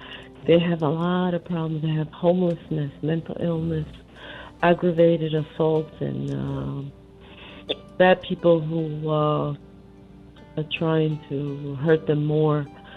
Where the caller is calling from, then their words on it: Staten Island, New York, United States; I'm calling from Staten Island, New York, and it's really hard in my life, very difficult with my family, my children.